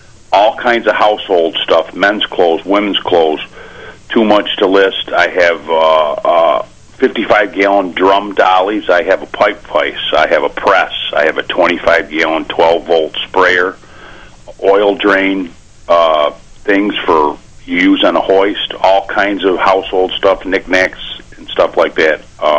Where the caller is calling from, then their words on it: Leicester, New York, United States; Calling from Leicester, New York.